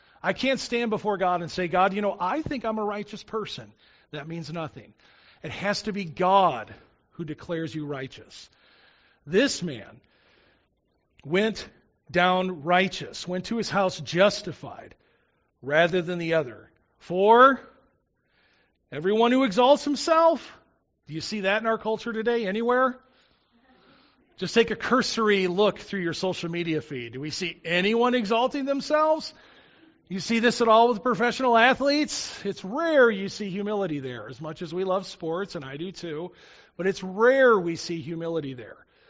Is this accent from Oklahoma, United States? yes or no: no; Chicago, Illinois, United States; as a 17-year-old boy growing up in the Chicago area who never went to church